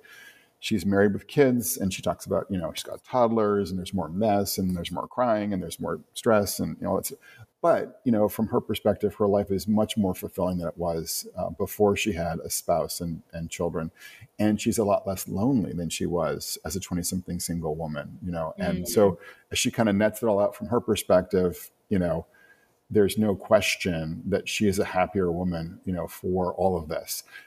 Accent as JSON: {"language": "English", "region": "Northeast", "country": "United States", "tie": "born or raised there", "said": "I grew up in Northeast, right, and plenty of friends and acquaintances who were Reform, conservative, and secular Jews."}